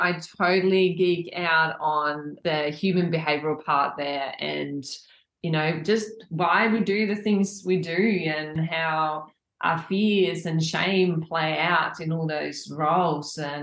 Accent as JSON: {"language": "English", "country": "Sweden", "second_language": "English", "moved": "as an adult", "lives_now": "Australia", "said": "So I've been in Australia for 20 years this year, actually. And I'm from Sweden, so I came as a backpacker"}